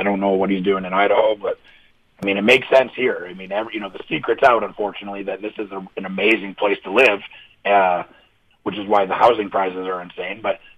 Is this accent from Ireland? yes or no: no; Canada; moved away as an adult; now in Nashville, United States; and, you know, I'm a Canadian. I grew up in Canada, spent 24 years there, moved to Nashville in 2004.